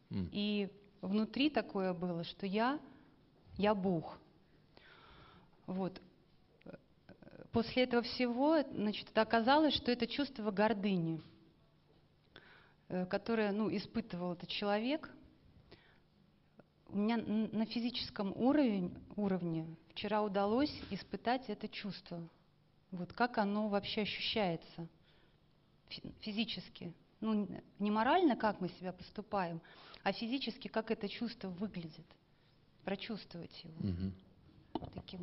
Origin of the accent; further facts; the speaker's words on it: Riga, Latvia; я из Риги.